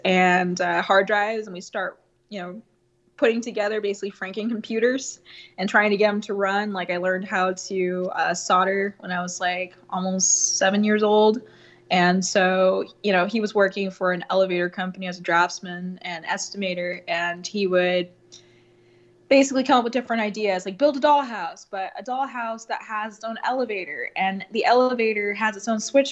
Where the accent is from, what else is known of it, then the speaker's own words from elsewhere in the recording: Plano, Texas, United States; also born or lived in Indiana; That's where I was born. And I grew up in North Texas in Plano, Texas, which is an all-American city.